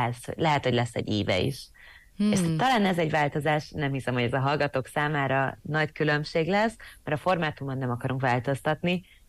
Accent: Budapest, Hungary; annak ellenére, hogy mindketten egyébként a fővárosból származunk

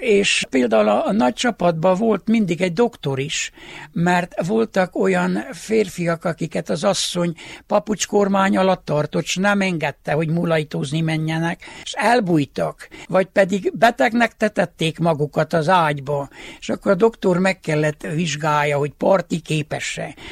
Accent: Homoródjánosfalva, Harghita, Romania; a vakáció első napjától az utolsóig én jánosfalvi gyerek voltam. Itt nőttem fel, ezért nagyon sokat tudok Homorod Jánosfalváról.

